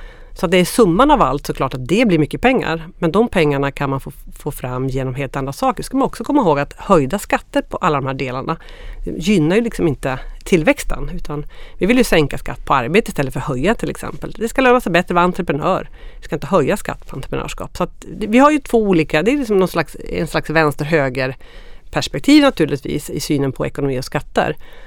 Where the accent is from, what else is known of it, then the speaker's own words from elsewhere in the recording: Örebro, Örebro County, Sweden; För mig som örebroare känns det väldigt viktigt att säga att jag bor faktiskt inte i Stockholm, jag vill bara markera.